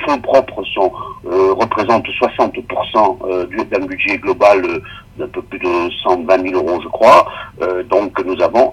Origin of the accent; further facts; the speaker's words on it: Corsica, France; C'est une île, c'est une montagne dans la mer. On est de la Corse, une montagne dans la mer.